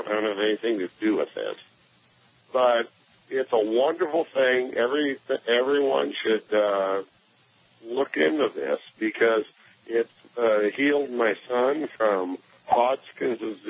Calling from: Nebraska, United States; Well, I'm calling from Nebraska

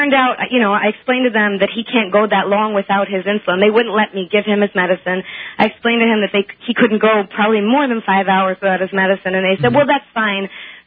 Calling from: New York City, New York, United States; Hi. I'm calling from New York City, and I have a police horror story from New Year's Eve.

